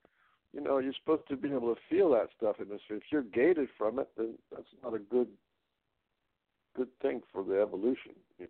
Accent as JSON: {"language": "English", "country": "United States", "tie": "born there", "said": "I have this education, and I was born in America"}